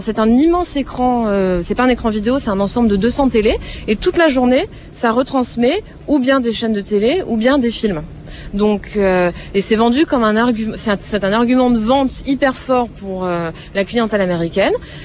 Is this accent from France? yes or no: yes; Marseille, Provence-Alpes-Côte d'Azur, France; je remène ma petite liasse de billets chez moi en France, à Marseille.